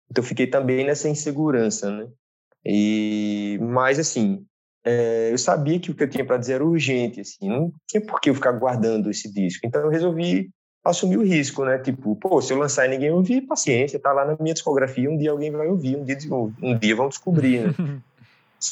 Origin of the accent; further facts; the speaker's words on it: Petrolina, Pernambuco, Brazil; eu sou de Petrolina, ele é de Juazeiro, nós somos de cidades vizinhas, sendo que eu pernambucano, ele é baiano, enfim.